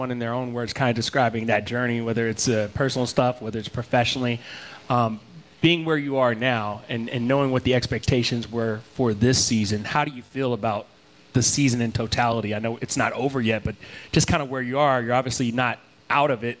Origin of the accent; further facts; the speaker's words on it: Huntsville, Alabama, United States; also born or lived in Mississippi; I'm from Huntsville, Alabama, but I know all the – I went to school in Mississippi State.